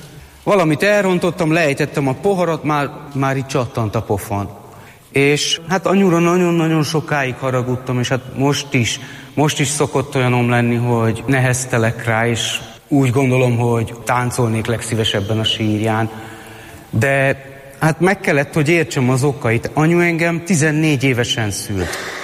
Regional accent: Budapest, Hungary; Én Kőbányán nőttem fel, a Pongrácz telepen. Egy ötgyermekes cigány családnak a legidősebb tagja vagyok. A mi családunk bűnöző család volt, éjszakaiak.

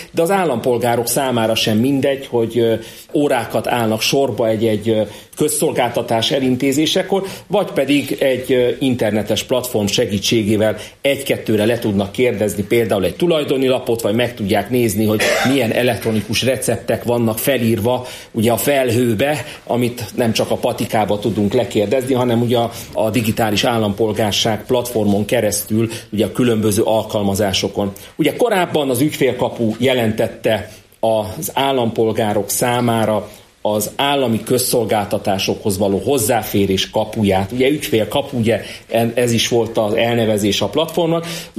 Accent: Miskolc, Borsod-Abaúj-Zemplén, Hungary; hiszen borsodiként, miskolciként én mindig örülök, hogyha bármilyen forrás a kis hazánkba, szűkebb pátriánkba érkezik

